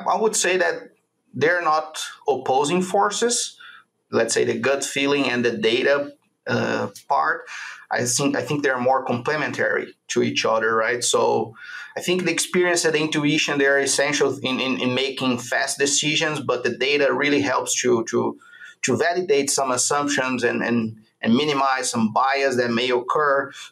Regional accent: Brazil; English is a second language; moved away as an adult; now in United States; my background, I'm originally from Brazil, and that's where I did my vet school over there.

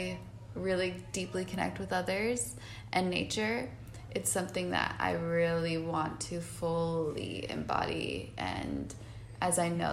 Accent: Utah, United States; And as a child, because I grew up in Utah, and apparently, I mean, we have like our dinosaur areas.

